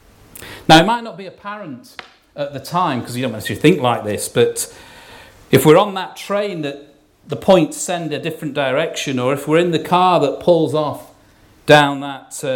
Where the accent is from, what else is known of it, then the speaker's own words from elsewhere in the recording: Sheffield, Yorkshire and the Humber, United Kingdom; As I know, I was from Sheffield, and she ain't too popular, I tell you up there.